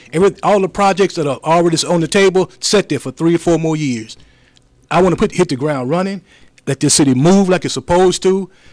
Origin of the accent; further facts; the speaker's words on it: Pine Bluff, Arkansas, United States; I was born and raised in Pine Bluff.